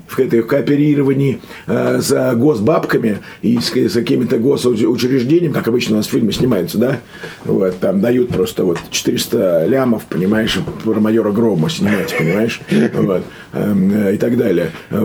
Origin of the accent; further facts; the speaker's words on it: Moscow, Russia; потому что я москвич все-таки